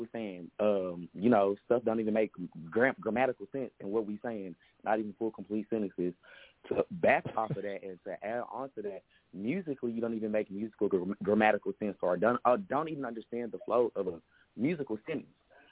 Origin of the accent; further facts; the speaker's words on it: Dallas, Texas, United States; Show me somebody out of Dallas from my hometown.